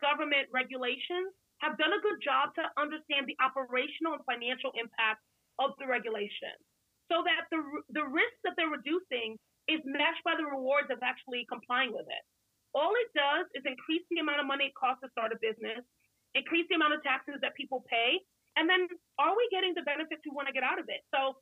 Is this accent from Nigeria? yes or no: yes; Nigeria; I'm Nigerian, my family there, they've had the phones for a while.